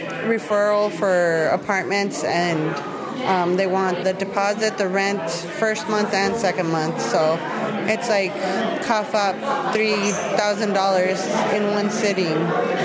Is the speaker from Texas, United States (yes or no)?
yes; Texas, United States; now in Bozeman, United States; I came from Texas 2 years ago expecting to have a better life